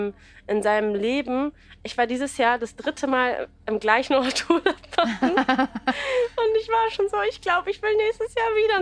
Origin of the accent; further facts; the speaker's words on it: Berlin, Germany; aber ich bin halt Berlinerin und für mich ist das halt meine Liebe und mein Zuhause.